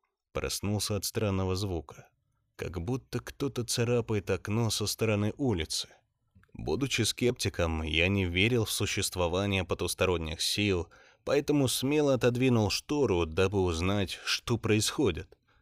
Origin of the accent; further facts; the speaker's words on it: Saint Petersburg, Russia; мне 34 года, родом я из Петербурга. Но в силу обстоятельств очень часто меняю города, уезжаю в командировки по работе.